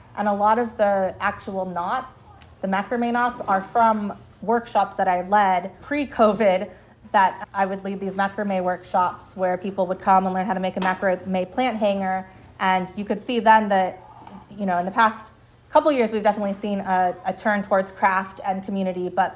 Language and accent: English; Phoenix, Arizona, United States; how we use water growing up in Phoenix, you don't think about water